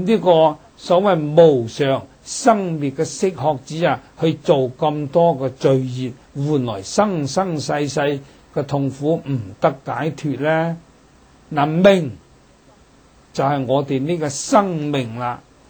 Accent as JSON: {"language": "Cantonese", "region": "Guangdong", "country": "China", "said": "尤其是我哋廣東人啊，係最興啦，講就煲湯啊，"}